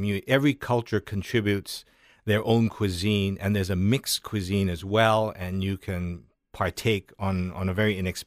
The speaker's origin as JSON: {"language": "English", "region": "Hawaii", "country": "United States", "tie": "born or raised there", "said": "I grew up on Maui, which was a kind of a small island back then, quiet, very community-oriented, very homey."}